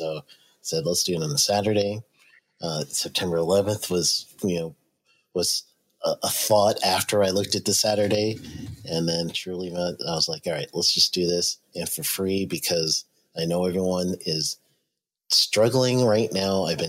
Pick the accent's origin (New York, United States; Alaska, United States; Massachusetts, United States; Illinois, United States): New York, United States; My cousin, I grew up in New York, and my cousin was there.